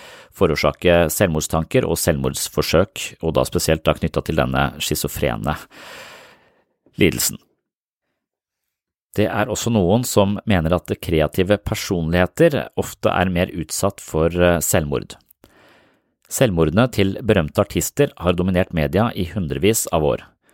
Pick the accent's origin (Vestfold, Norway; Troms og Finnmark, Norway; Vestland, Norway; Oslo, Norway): Vestfold, Norway; Nøtterøy; en øy jeg nesten hadde utsikt til der jeg vokste opp på Nøtterøy